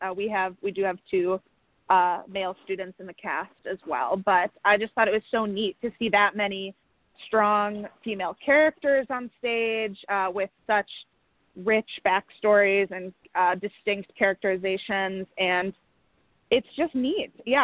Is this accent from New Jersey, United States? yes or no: no; Milwaukee, Wisconsin, United States; now in Chicago, United States; But I'm a Midwestern gal. I'm from the Milwaukee area, so Chicago was always in the future for me, calling me home.